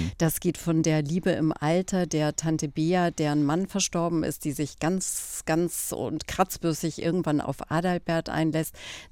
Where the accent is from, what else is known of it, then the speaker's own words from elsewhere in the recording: Bavaria, Germany; Ich komme dann ja doch aus Bayern